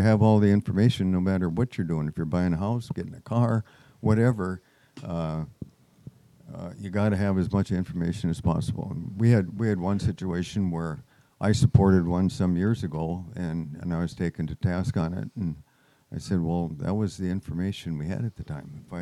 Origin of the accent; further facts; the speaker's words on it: Fergus Falls, Minnesota, United States; born there; I was born in Fergus Falls. Rothsay was right down the road there.